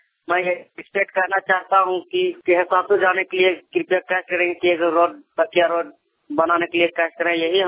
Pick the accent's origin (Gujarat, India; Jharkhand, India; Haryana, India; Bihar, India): Jharkhand, India; मैं चतरा जिला झारखंड से बिलोंग करता हूँ।